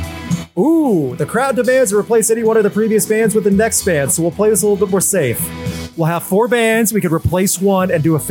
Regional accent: Missouri, United States; They're from my home state of Missouri.

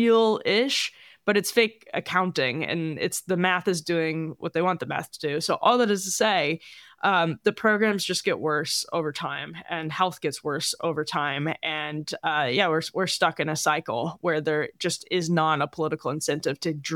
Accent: Wisconsin, United States; and I'm from Wisconsin, so I'm very familiar with him and kind of grew up

